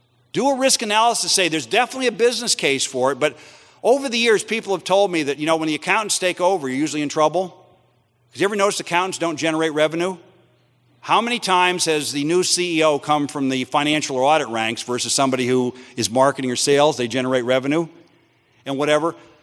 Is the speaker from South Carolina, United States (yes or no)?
yes; South Carolina, United States; And this happened in my home state of South Carolina, is green roll cart trash dumpster.